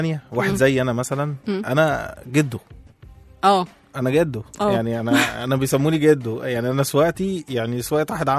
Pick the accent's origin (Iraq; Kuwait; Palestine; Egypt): Egypt; في انواع لينا احنا كده كمصريين